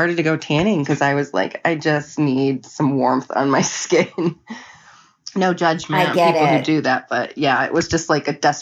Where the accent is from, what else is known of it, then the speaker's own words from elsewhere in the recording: Michigan, United States; everyone, or at least everyone in the Midwest, I'm from Michigan, they like assume that it was super snowy and stuff